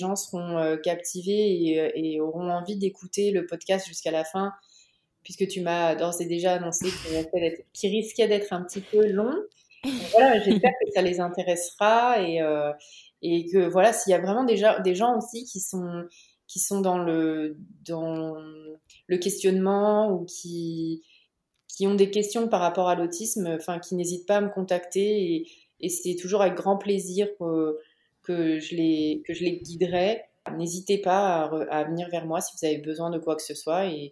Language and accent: French; France; now in United States; on a de la chance en tant que Français d'être pour les Américains des bons immigrés